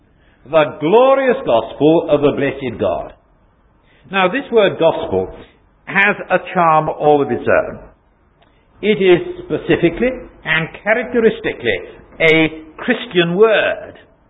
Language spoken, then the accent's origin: English; Wales, United Kingdom; I want as a Welshman to pronounce it Gorokan